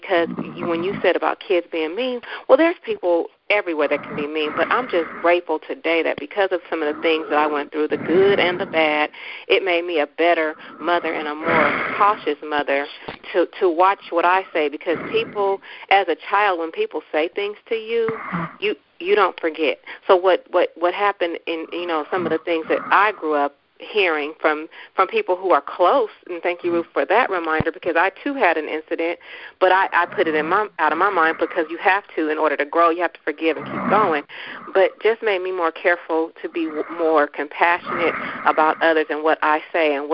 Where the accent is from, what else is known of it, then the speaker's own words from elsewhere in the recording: Richmond, California, United States; You know, growing up in the central Richmond and growing up on First and Bissell and, you know, going to Davis Chapel in North Richmo